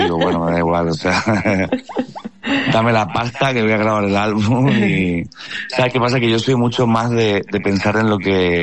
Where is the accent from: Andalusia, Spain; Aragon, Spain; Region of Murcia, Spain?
Region of Murcia, Spain; now in Madrid, Spain; soy un poco canario o un poco latino, siendo de Murcia yo y viviendo en Madrid.